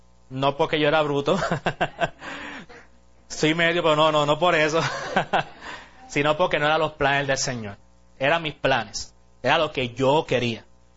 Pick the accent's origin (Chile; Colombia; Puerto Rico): Puerto Rico; Caguas; Básicamente nos criamos en la iglesia en Caguas